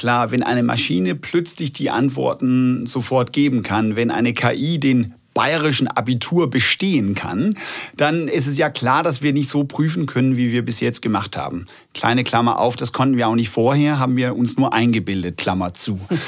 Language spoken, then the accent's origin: German; Denmark; now in Germany; In Dänemark, wo ich herkomme, ist es gang und gäbe.